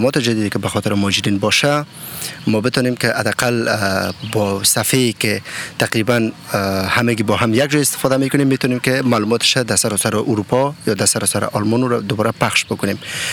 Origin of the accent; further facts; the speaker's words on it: Afghanistan; now in Tübingen, Germany; و اصلا از افغانستان آمدیم و مدت 3 سال میشه که آلمان زندگی میکنم